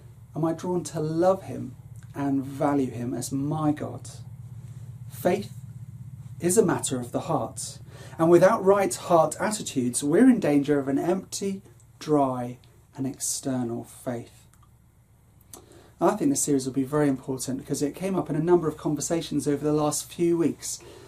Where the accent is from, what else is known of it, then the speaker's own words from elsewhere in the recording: United Kingdom; But I'm British and you're a C of E vicar, Dave.